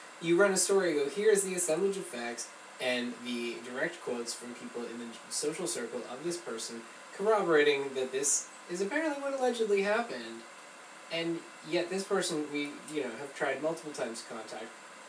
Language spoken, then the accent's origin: English; Ireland; that's my knocking on wood and being Irish exists